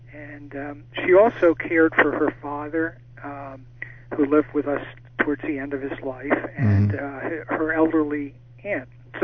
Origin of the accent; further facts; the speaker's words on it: Philadelphia, Pennsylvania, United States; also born or lived in Baltimore, Maryland; Well, I was born in Baltimore, Maryland, and when I was five, family moved to the Philadelphia area.